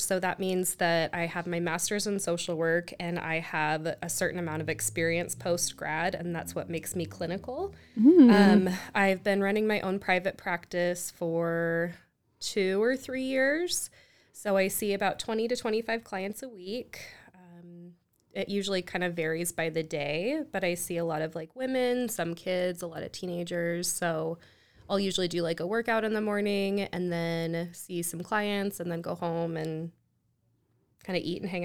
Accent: Utah, United States; I'm from here. I was born in Utah and I've lived here most of my life.

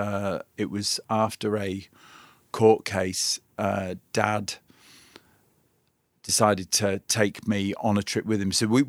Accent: North West England, United Kingdom; I was raised in the Lake District.

